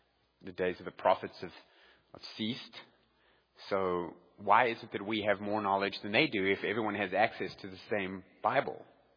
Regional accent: South Africa; and somebody heard I was from South Africa, and they thought, oh, this is cool.

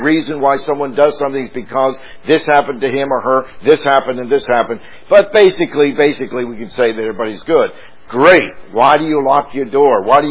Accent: the South, United States; Now, I grew up in the South, and my wife actually grew up even in the deeper South than I did.

